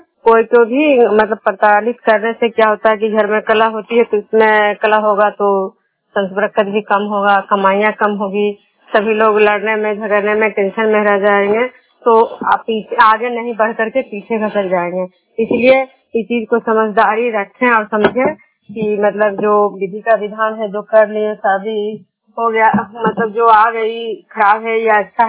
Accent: Bishnupur, Bihar, India; मैं विष्णुपुर ग्राम खजरा पंचायत नालंदा जिला नगरनौसा प्रखंड की निवासी हूँ।

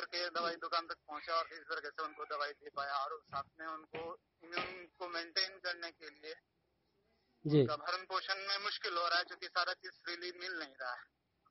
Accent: Munger, Bihar, India; मैं मुंगेर हजरतगंज का निवासी हूँ।

